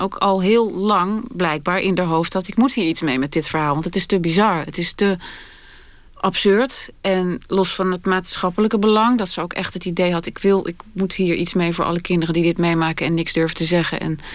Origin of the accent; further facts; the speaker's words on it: Hilversum, North Holland, Netherlands; also born or lived in Amsterdam; En ik kom uit Hilversum. Ik ben een kakker uit het Gooi. En heb wel enige street credibility opgebouwd in Amsterdam, waar ik vanaf mijn 17e woonde.